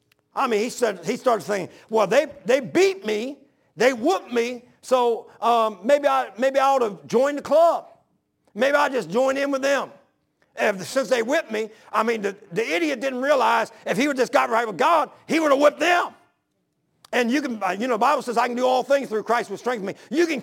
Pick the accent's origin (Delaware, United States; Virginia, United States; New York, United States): Delaware, United States; And I said, well, I'm from Delaware.